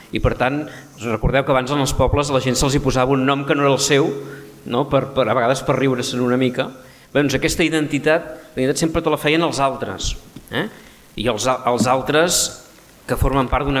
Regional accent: Mataró, Catalonia, Spain; Jo soc de Mataró, tinc aquesta desgràcia, però tinc l'avantatge de viure en una comarca tan, tan interessant i tan estimada com el Maresme, no?

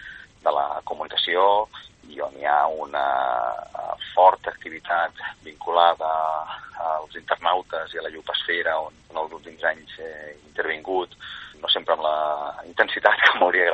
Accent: Calella, Catalonia, Spain; Jo estic content de reivindicar sempre el nom de la ciutat i la meva procedència i la ciutat on vaig néixer i on visc i on tinc família i on tinc amics

